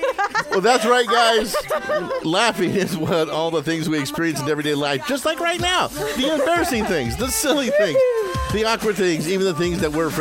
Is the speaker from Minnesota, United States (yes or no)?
no; New Jersey, United States; I'm from Jersey. What's your point?